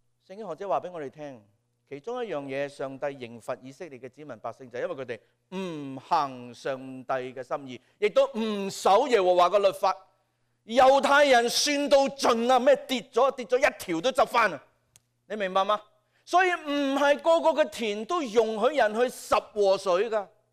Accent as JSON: {"language": "Cantonese", "region": "Guangdong", "country": "China", "said": "即系我哋广东人俗语话啲十下十下咁啦"}